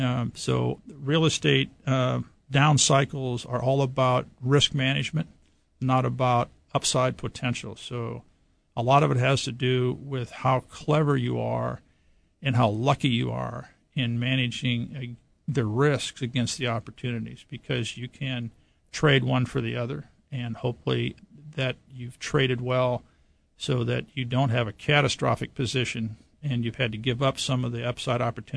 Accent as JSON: {"language": "English", "region": "Midwest", "country": "United States", "tie": "born or raised there", "said": "I grew up in the Midwest, so there was this sort of no-nonsense Calvinistic, if you just work harder, you'll probably get better mindset."}